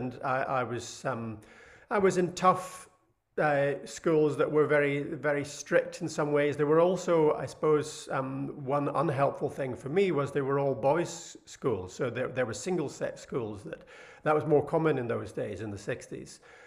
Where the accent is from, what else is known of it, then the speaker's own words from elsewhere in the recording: Edinburgh, Scotland, United Kingdom; So I grew up in South Edinburgh. I was very lucky to have a very privileged childhood.